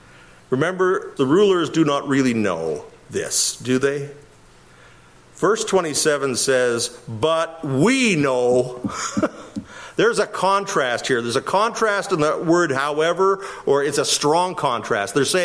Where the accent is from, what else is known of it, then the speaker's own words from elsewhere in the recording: Winnipeg, Manitoba, Canada; I'm from Winnipeg. What does that tell you? Tells me I usually lean over towards the east because I'm used to the wind blowing me from the west.